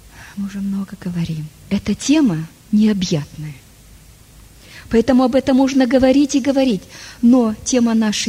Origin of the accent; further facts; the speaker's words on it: Russia; Вы знаете, я тоже выросла в России. Я знаю отношение к женщинам.